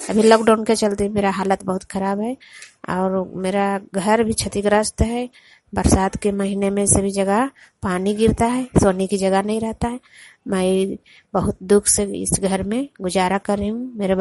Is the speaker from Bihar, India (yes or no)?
yes; Hegnapura, Bihar, India; ग्राम हेगनपुरा, मैं ललंदा जिला की निवासी हूँ।